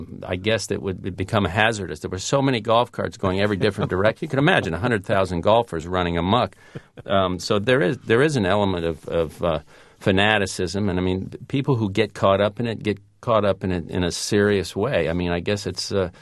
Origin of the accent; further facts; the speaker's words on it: Florida, United States; when I was a kid and we played, of course, and playing in, growing up in South Florida, there was an age.